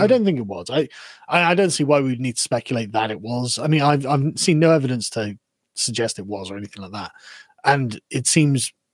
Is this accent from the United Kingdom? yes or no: yes; England, United Kingdom; I'm sat here as an Englishman going, right, this is fucking awful